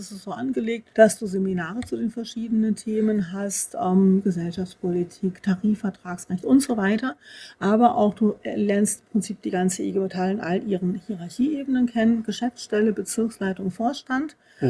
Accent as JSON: {"language": "German", "region": "Lower Saxony", "country": "Germany", "accent": "Lower Saxon Standard German", "said": "man hört es vielleicht, ich komme nicht hier aus der Region. Auch wenn ich schon seit 20 Jahren in Baden-Württemberg lebe, habe ich doch immer noch mein niedersächsisches Hochdeutsch mitgebracht."}